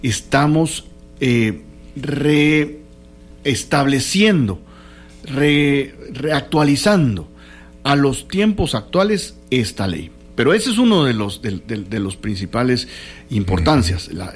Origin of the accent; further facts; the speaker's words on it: Guatemala; como somos guatemaltecos